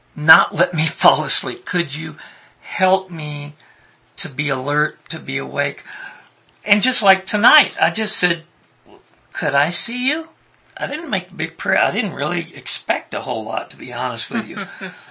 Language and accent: English; Ireland; accent: Irish; Excuse my Irish accent.